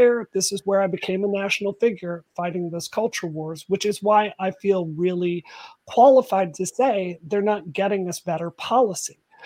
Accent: Mississippi, United States; I grew up in Mississippi, which is one of the poorest states in the country.

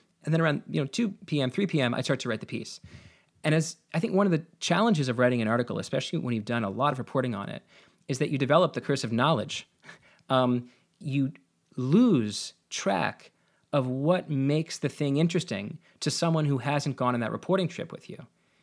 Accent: Washington, District of Columbia, United States; When I got the Washington Post, I grew up in Washington, D.C., the only section of the newspaper that I would immediately throw in the trash was the business section.

